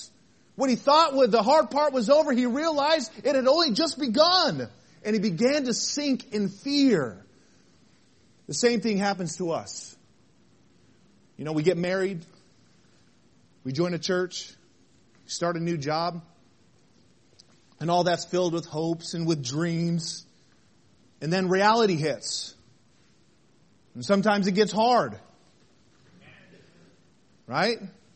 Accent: Vail, Colorado, United States; born there; I was born in Vail, Colorado. And I was born there in the Rockies.

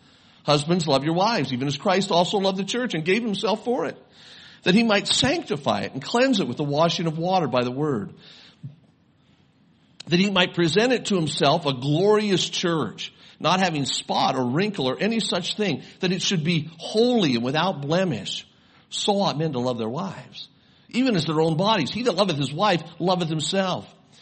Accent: Las Vegas, Nevada, United States; and I was born and raised then in Las Vegas.

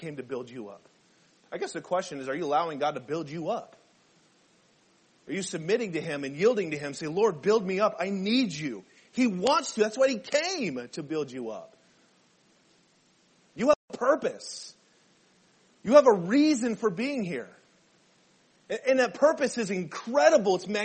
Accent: Arizona, United States; because we didn't have the Arizona Diamondbacks. I grew up in Arizona. We didn't have it.

